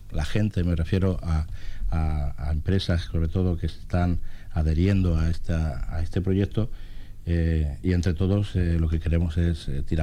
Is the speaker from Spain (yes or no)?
yes; Canary Islands, Spain; porque vivimos aquí, porque somos canarios, porque tenemos aquí nuestros negocios